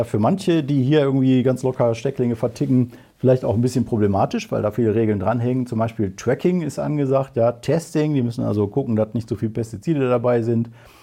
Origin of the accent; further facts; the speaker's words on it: Remscheid, North Rhine-Westphalia, Germany; vor dem Remscheider Rathaus in meiner Heimatstadt